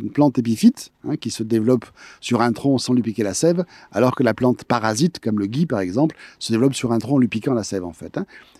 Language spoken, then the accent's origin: French; Carthage, Tunisia; born there; C'est mon père qui est né en Sicile, qui est allé ensuite en Tunisie. Voilà, je suis né à Carthage en Tunisie.